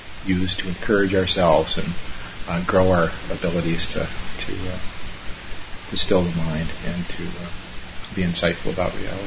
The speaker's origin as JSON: {"language": "English", "region": "Minnesota", "country": "United States", "said": "they were really delighted to find out that I was from Minnesota"}